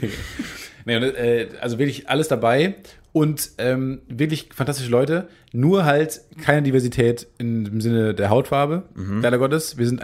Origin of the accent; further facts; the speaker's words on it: Kamen, North Rhine-Westphalia, Germany; weil ich komme ja aus Kamen, direkt an den zwei Autobahnen, an der A1 und der A2.